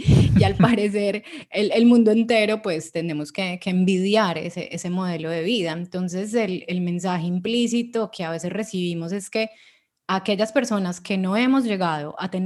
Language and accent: Spanish; Colombia; yo soy de Colombia, por ejemplo, este es un país muy desigual